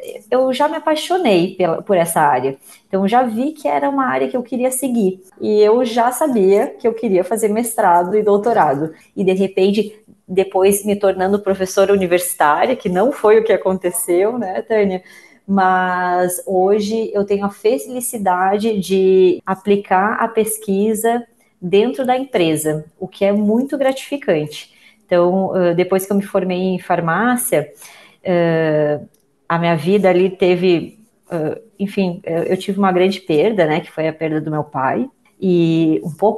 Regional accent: Espumoso, Rio Grande do Sul, Brazil; com a comunidade de Espumoso, que é a minha cidade natal

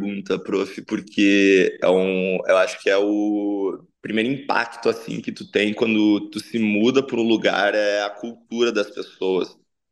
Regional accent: Espumoso, Rio Grande do Sul, Brazil; also born or lived in Porto Alegre; now in Austin, United States; Eu hoje estou residindo em Austin, Texas, e eu deixei Espumoso em 2018, se eu não me engano, e me mudei para Porto Alegre, primeiramente. E depois de pouco mais de 2 anos morando em Porto Alegre, eu recebi um convite para me mudar aqui para os Estados Unidos.

